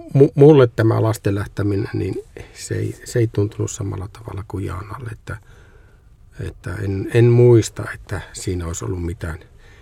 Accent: Oulu, North Ostrobothnia, Finland; mä oon siis Oulusta kotoisin

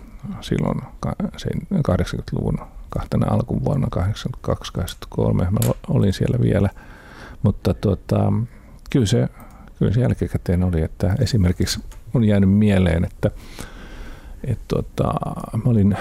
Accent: Central Finland, Finland; Kyllä mä varmaan olen keskisuomalainen, koska tavallaan niin pitkälle kuin meidän sukua on tutkittu tai löytyy kirkonkirjoja, niin suku on asunut hyvin sekä äidin suku että isän suku hyvinkin

